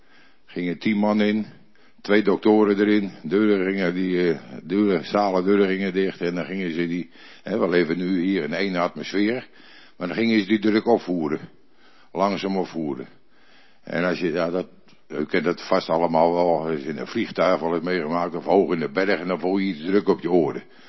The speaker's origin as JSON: {"language": "Dutch", "town": "Den Helder", "region": "North Holland", "country": "Netherlands", "tie": "born or raised there", "said": "Ik ben opgegroeid in Den Helder. En u weet, Den Helder, dat is een marinestad."}